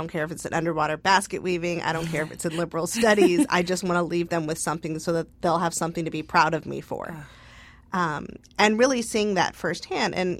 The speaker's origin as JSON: {"language": "English", "region": "California", "country": "United States", "tie": "born or raised there", "said": "And growing up in the Bay Area in the 1980s, and seeing the literal immersion of AIDS"}